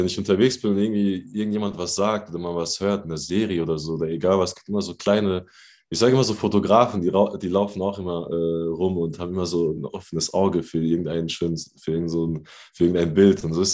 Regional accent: Rhineland-Palatinate, Germany; wir kommen ja alle drei aus der Pfalz und aus einer kleinen Stadt.

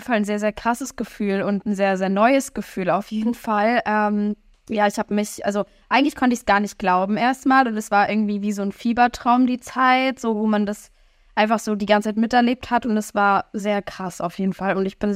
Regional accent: Koblenz, Rhineland-Palatinate, Germany; born there; Tatsächlich komme ich gebürtig aus Koblenz. Also das ist nochmal so ein bisschen so eine Stunde von Köln. Ich bin dann aber nach Köln gezogen und von Köln nach München.

